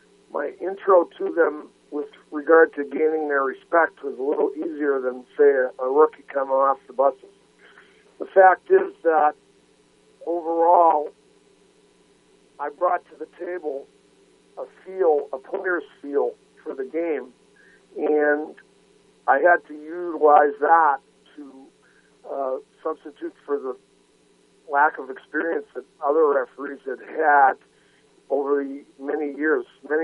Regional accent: United States; being an American and a college guy

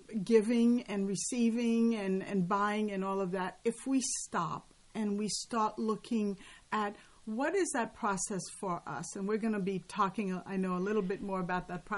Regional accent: Haiti; now in United States; as a Black person, I'm originally from Haiti, so I wasn't born in the American culture

